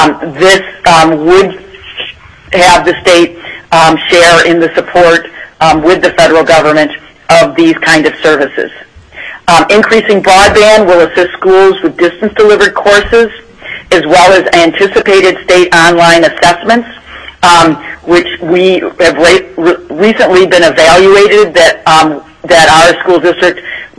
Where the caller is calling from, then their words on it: Barrow, Alaska, United States; We are speaking from Barrow.